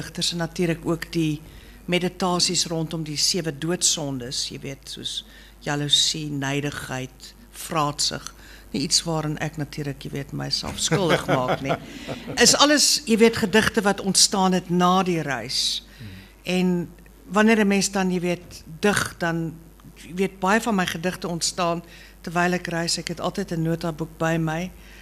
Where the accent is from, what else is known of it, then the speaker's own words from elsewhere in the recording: Pretoria, Gauteng, South Africa; also born or lived in Standerton; Ja, ek is een nooi van Pretoria. Deernacht Pretoria, toe later Standerton.